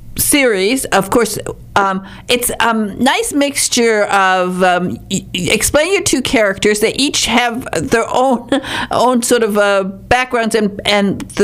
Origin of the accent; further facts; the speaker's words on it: Highland Park, Michigan, United States; And as I mentioned to you that when I grew up in Highland Park.